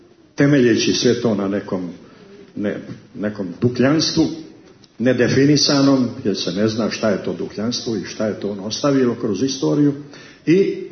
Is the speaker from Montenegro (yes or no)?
yes; Montenegro; ovdje kod nas u Crnoj Gori sad imamo takozvani crnogorski jezik.